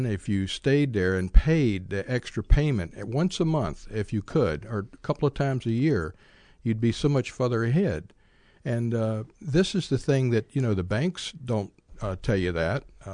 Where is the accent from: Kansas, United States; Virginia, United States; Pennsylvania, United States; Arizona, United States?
Virginia, United States; now in Charlottesville, United States; I grew up over in the Shenandoah Valley and went to school at Bridgewater College